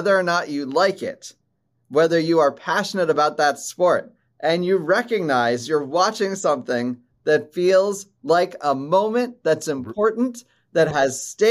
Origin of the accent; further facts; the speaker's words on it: Maryland, United States; I grew up in Maryland.